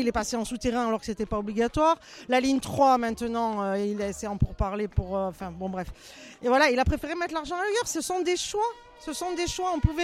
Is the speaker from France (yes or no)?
yes; La Trinité, Provence-Alpes-Côte d'Azur, France; Moi, je suis originaire de la Trinité.